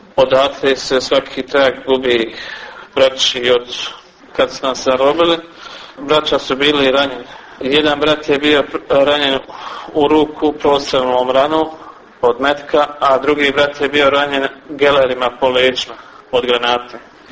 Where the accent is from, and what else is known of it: Goražde, Federation of Bosnia and Herzegovina, Bosnia & Herzegovina; born or raised there